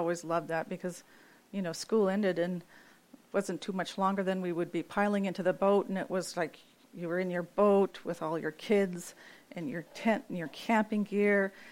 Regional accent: Upper Kalskag, Alaska, United States; also born or lived in Minnesota; But my story began in Southwest Alaska. Here. Who knew? I was born in Minnesota, 6 months old. My parents left for the mission field. They answered the call of God and became missionaries in a little Eskimo Indian village.

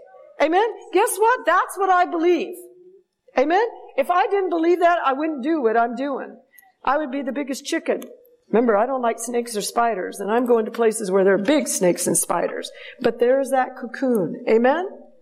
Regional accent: Alaska, United States; I'm from Alaska. I'm just a simple woman. I assist my husband in pastoring a church

